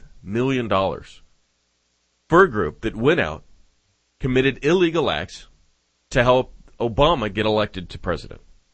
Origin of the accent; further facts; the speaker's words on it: Nevada, United States; especially right here in my home state of Nevada